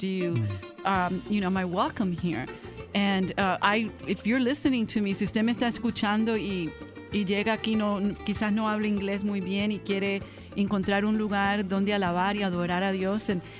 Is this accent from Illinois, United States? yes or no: no; California, United States; also born or lived in New York; I come from a Colombian parents, but I was born in New York and raised in California.